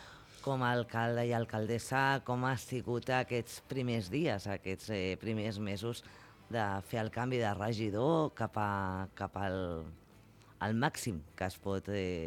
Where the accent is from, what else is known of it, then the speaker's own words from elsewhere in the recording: Barcelona, Catalonia, Spain; jo com a barcelonina